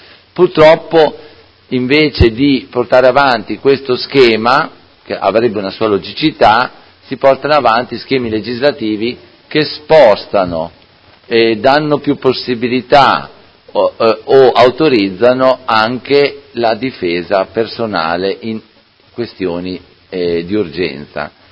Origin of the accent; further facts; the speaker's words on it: Modena, Emilia-Romagna, Italy; io, prima di essere del PD, sono di Modena, ho a cuore i modenesi